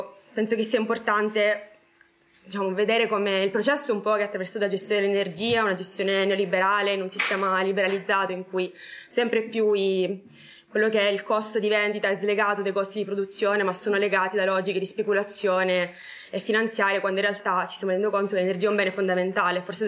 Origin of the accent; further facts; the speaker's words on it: Catania, Sicily, Italy; now in Bologna, Italy; vengo da Catania, ma vivo a Bologna da un po'